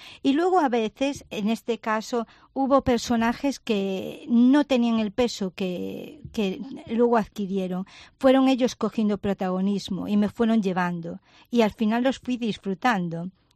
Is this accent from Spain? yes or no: yes; Ferrol, Galicia, Spain; also born or lived in Mera; yo nací en Mera, pero viví toda mi vida en Ferrol. Pero mi infancia la pasé en Mera porque los fines de semana iba allí a casa de mis abuelos, entre Mera y Cariño y Ortigueira.